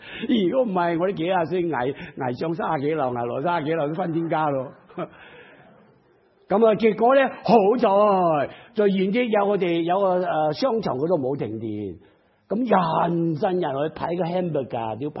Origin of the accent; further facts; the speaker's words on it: China; now in Hong Kong; 因为我屋企住喺山区嗰度客家的地方。